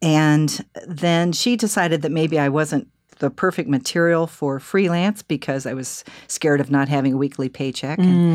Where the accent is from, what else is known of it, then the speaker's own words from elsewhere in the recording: Des Moines, Iowa, United States; went to college at Coe College in Cedar Rapids, Iowa. I grew up in Des Moines, Iowa.